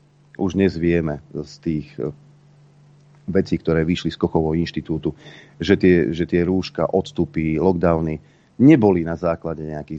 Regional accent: Terany, Banská Bystrica Region, Slovakia; keď sme bývali v tom regióne, kde som sa narodil, tak v tej obci v Teranoch

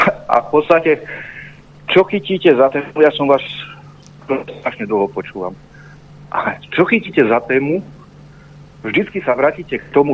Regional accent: eastern Slovakia, Slovakia; now in Germany; momentálne z Nemecka, inak z východu.

